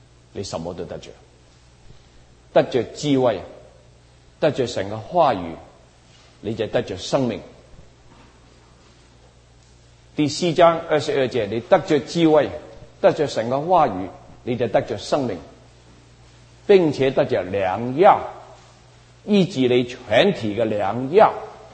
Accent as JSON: {"language": "Chinese", "country": "Hong Kong", "moved": "yes", "said": "我们从香港来的人，我以前三十多年前来这里"}